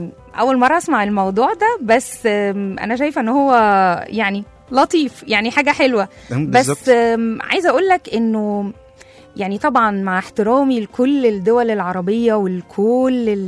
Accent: Egypt; وبيثبت فعلا انه لا احنا مصريين من نسيج واحد

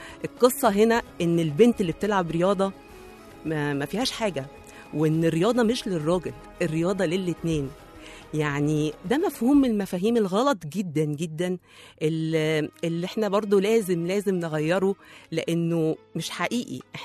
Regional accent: Egypt; قلت لها أنا بنت مصرية

